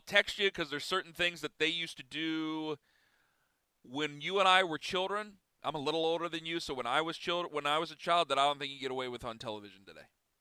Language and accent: English; Cleveland, Ohio, United States; Because, I mean, I'm from Cleveland. Gilardi would probably be number one, wouldn't he?